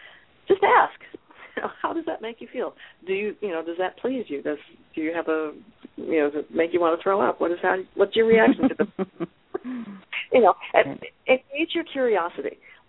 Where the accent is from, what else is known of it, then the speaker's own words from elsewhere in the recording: Detroit, Michigan, United States; I grew up near Detroit, Michigan, and the main store, department store, was Hudson's.